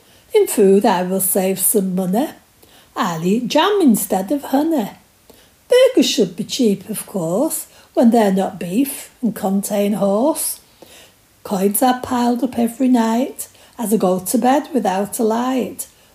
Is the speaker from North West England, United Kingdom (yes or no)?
yes; Openshaw, North West England, United Kingdom; I was brought up in Openshaw, a somewhat dismal place, consisted of bricks and concrete.